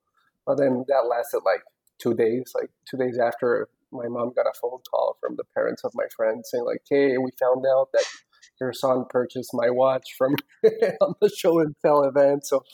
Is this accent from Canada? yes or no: no; Bolivia; moved away as an adult; now in Boston, United States; so I was born and raised in Bolivia, and then afterwards ended up coming to the U.S. for college, and then basically life happened, and ended up staying and locating here in Boston, Massachusetts, where I've been residing for a while now. I'd say over, 13 years, 14 years now.